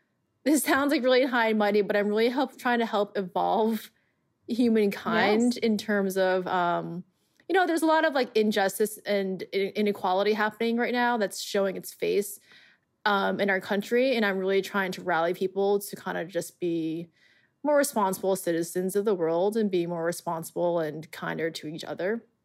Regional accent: Long Island, New York, United States; So my background or my childhood, I grew up on Long Island. My parents came to this country in the 70s

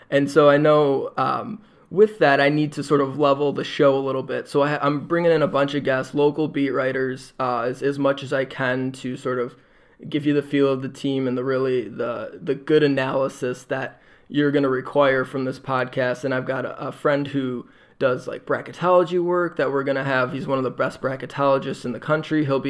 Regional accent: Michigan, United States; Yeah, so oddly enough, I grew up in Southeast Michigan in the 90s, and at that time, everything was Michigan, Michigan, Michigan, Michigan

